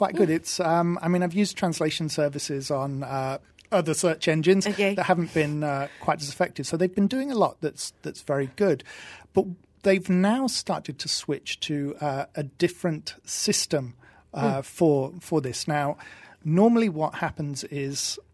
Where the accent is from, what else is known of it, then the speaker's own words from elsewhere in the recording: East of England, United Kingdom; born there; I was born in Norfolk.